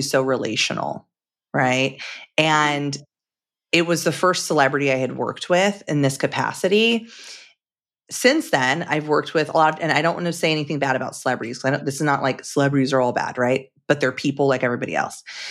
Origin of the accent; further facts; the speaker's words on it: California, United States; now in Washington, United States; But I'm a Southern California girl. I grew up in SoCal my whole life. And back in 2013, I moved here and I was a fish out of water.